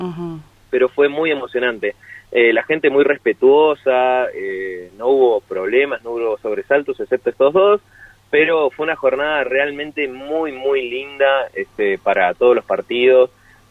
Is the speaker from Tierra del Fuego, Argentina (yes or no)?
yes; Tierra del Fuego, Argentina; nos envuelve no solo como argentinos, sino también como fueguinos.